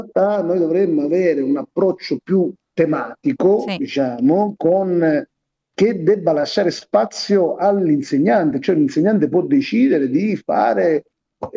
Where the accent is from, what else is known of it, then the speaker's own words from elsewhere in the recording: Sicily, Italy; io sono siciliano